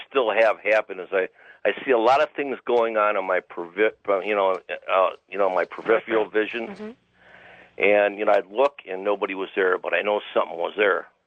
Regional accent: Aurora, Illinois, United States; Yeah. I'm from Aurora, Illinois.

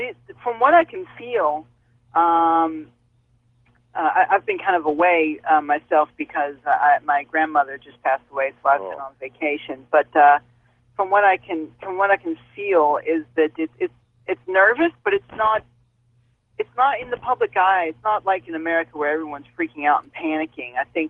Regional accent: North Carolina, United States; moved away as an adult; also born or lived in Asheville; now in Japan; I live here in Japan. I've been here for about 3 years, but I'm actually from North Carolina, and I used to go to school at Appalachian State.

